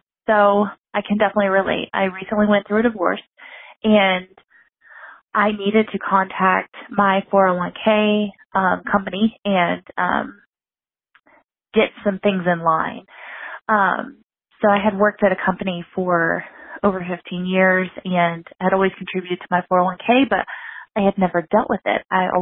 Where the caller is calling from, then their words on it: Kentucky, United States; I'm calling from Kentucky.